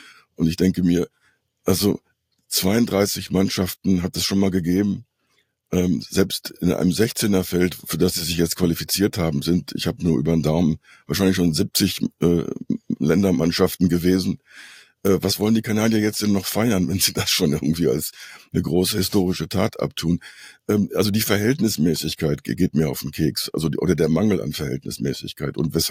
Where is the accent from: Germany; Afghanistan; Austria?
Germany; North Rhine-Westphalia; Ich komme aus Südwestfalen.